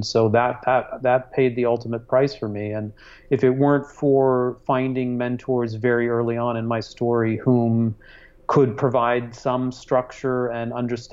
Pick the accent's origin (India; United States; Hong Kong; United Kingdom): Hong Kong; also born or lived in Singapore; I was born in Singapore and raised in Hong Kong, and already had a very multicultural, multi-heritage